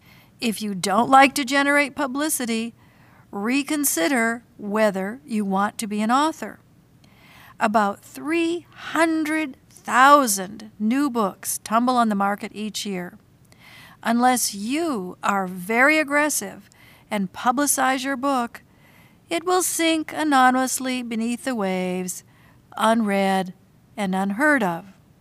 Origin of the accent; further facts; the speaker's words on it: Flint, Michigan, United States; born there; I was born in Flint, Michigan, and I'm a University of Michigan graduate.